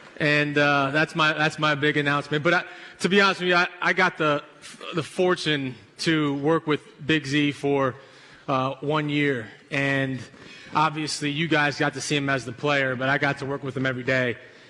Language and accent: English; Brooklyn, New York, United States; You gotta go easy on me, man. I'm from Brooklyn, man.